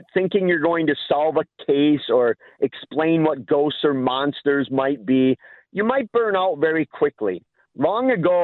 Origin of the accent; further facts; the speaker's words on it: Eau Claire, Wisconsin, United States; One place I haven't been for about 5 or 6 years is outside of my hometown of Eau Claire